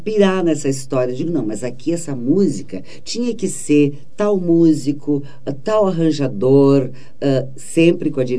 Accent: Rio Grande do Sul, Brazil; Posso nascer em outro lugar depois, mas agora, sendo gaúcha, eu não posso, não poderia desprestigiar aquele ambiente que me ofereceu palco

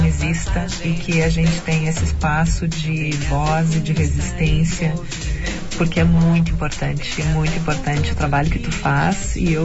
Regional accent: Pelotas, Rio Grande do Sul, Brazil; Sim, sou de Pelotas.

